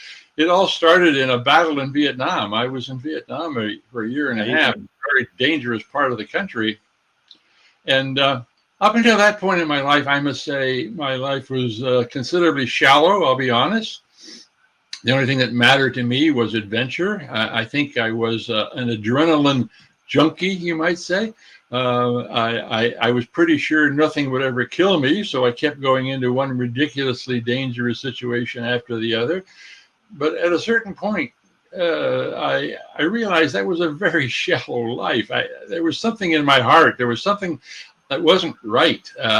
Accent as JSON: {"language": "English", "region": "Washington", "country": "United States", "tie": "born there", "said": "I'm an American born in Washington State, and my first career was as a Foreign Service officer"}